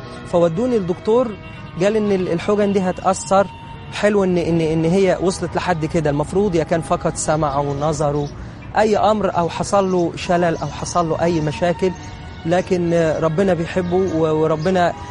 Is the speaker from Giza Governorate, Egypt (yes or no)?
no; Minya Governorate, Egypt; أهلي ودوني لدكتورة معينة عندنا في المنيا